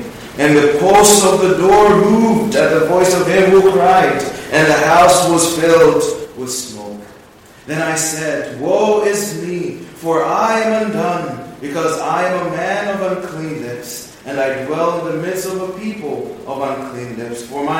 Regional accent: Zambia; also born or lived in Baltimore; now in Grand Rapids, United States; I am originally from Zambia, that's in Central Africa. I've been here in the United States for just about 11 years now. Lived in Baltimore, but now we're here in West Michigan. We live in Grand Rapids.

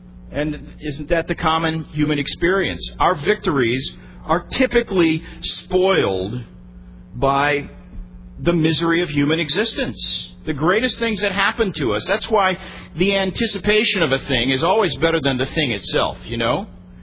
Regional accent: Midwest, United States; I grew up in the Midwest, where those massive tornadoes are fairly common.

